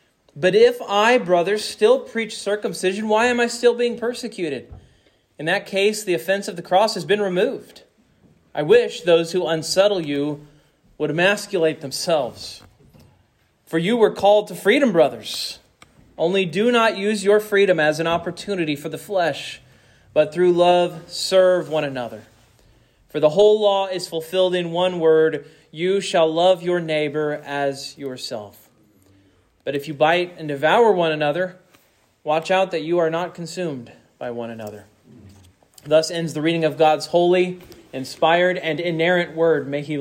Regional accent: Kansas, United States; And I was from Kansas, but I was cheering for the 49ers every time there was a Super Bowl.

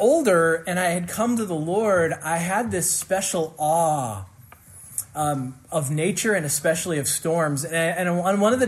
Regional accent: Kansas, United States; Growing up in Kansas, storms were the most interesting thing happening. Now, it's Kansas, so that doesn't say a lot.

